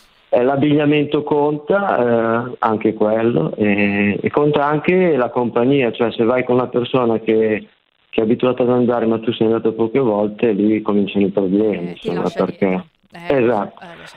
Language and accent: Italian; Milan, Lombardy, Italy; born there; sono nato a Milano, ma non sono più milanese di residenza.